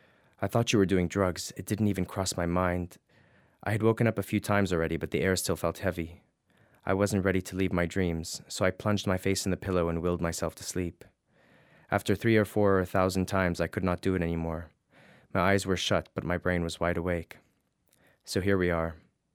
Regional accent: Jordan; And I remember growing up in Jordan and thinking that it was a death sentence.

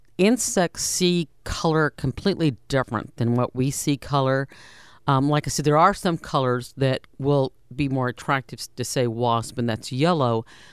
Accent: Texas, United States; And I come from Texas, where we produce a lot of pecan trees, just like we do here in the Ark-La-Tex.

